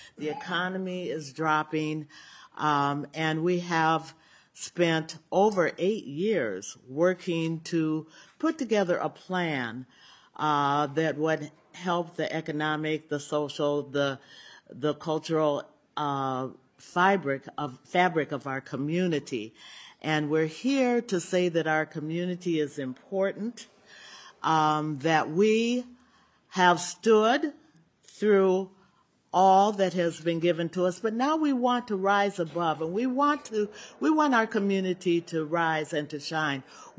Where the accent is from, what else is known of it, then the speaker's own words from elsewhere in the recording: St. Paul, Minnesota, United States; I'm a lifelong resident of Rondo. I was born and raised in St. Paul